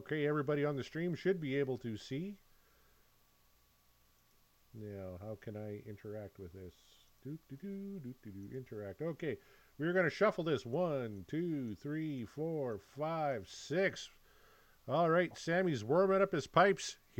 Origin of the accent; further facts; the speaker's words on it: Saskatchewan, Canada; We're both from Saskatchewan.